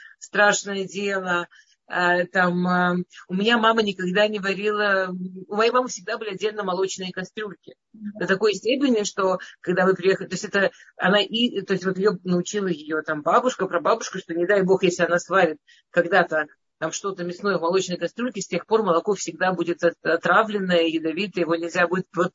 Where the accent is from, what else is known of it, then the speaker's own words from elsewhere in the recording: Moscow, Russia; То есть я из Москвы, из такой обычной, достаточно ассимилированной семьи